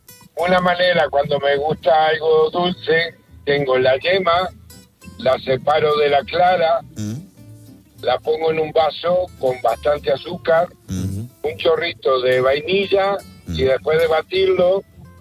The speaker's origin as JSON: {"language": "Spanish", "country": "Uruguay", "said": "yo soy de uruguayo"}